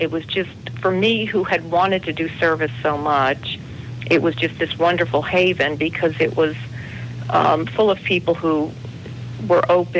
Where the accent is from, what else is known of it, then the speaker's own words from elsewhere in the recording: Massachusetts, United States; You know, I grew up in Massachusetts in a highly, very Catholic environment. All my friends went to Catholic schools, and I was not Catholic. I actually grew up Baptist, of all things, in a very, you know, in a small town in Massachusetts